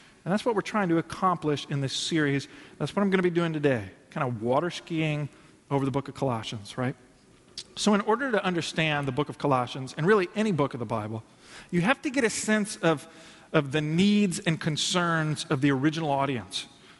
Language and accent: English; St. Louis, Missouri, United States; I was born and raised here in St. Louis